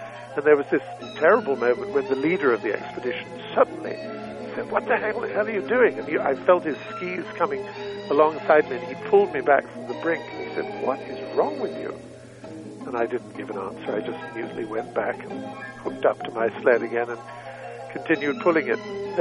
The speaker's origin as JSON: {"language": "English", "country": "United Kingdom", "tie": "born or raised there", "lives_now": "United States", "said": "I'm British, as you might be able to tell, and I'm an American now, but I was brought up in Britain"}